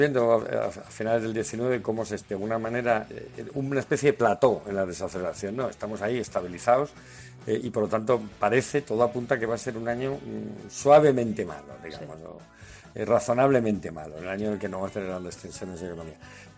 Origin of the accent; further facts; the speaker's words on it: Spain; Como españoles